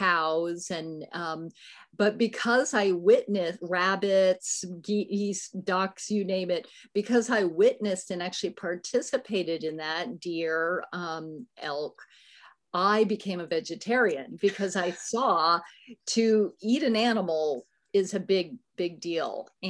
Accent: California, United States; Also, growing up on the Eel River and up in the beautiful redwoods, I was also privileged to see, you know, natural ecosystems that were pretty healthy.

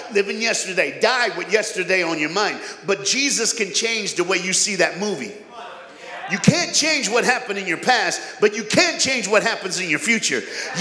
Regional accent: the South, United States; I'm black. I'm from the South, and I'm a preacher. You got a Southern black preacher, all right?

